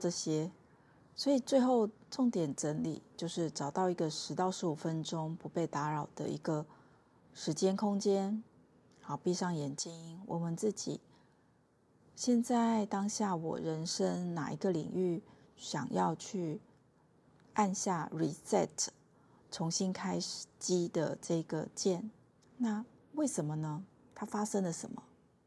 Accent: Taiwan; 定期的去报道我的家乡三重或者是云林

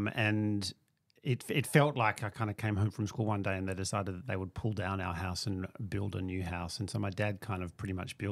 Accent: Margaret River, Western Australia, Australia; I was born and raised down south in Margaret River

